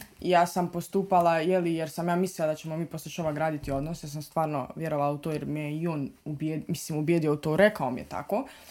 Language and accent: Slovenian; Trbovlje, Zasavje, Slovenia; Odraščala sam u Sloveniji, cijelo svoje življenje. Mislim, rojena sam, ja, za Savje. Ja sam iz Trbova